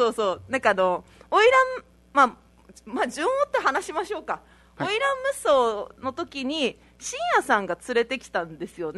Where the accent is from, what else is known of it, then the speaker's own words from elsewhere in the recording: Saitama, Japan; まあ、埼玉です。